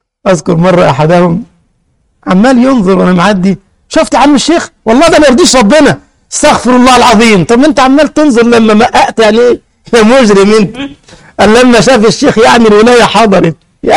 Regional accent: Egypt; يعني مثلا عندنا في مصر كان في عملات من سنة 20

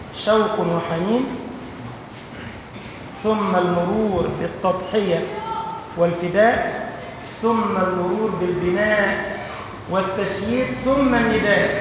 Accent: Egypt; يمر على بلدنا مصر

